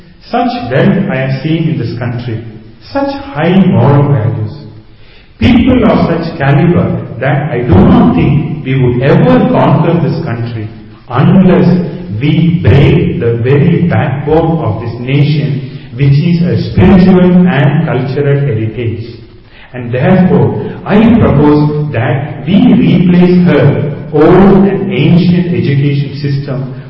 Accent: India; Now, I'm basically from India, and some of these guys are also from India

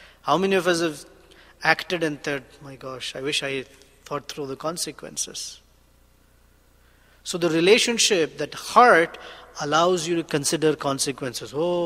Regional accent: India; I don't know if see, most of you are American. I grew up in India, okay? And this is the picture of America I grew up with in one sense.

